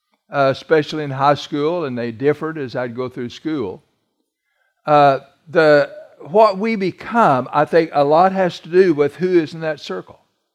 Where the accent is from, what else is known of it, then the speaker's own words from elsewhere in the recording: Missouri, United States; You understand, I'm from South Missouri.